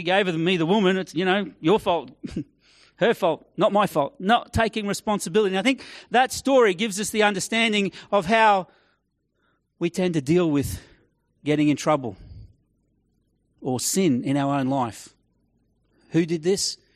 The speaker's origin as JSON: {"language": "English", "town": "Mount Gravatt", "region": "Queensland", "country": "Australia", "tie": "born or raised there", "said": "Now, as a young family, we grew up on Newnham Road. My mum still lives on Newnham Road in Mount Gravatt."}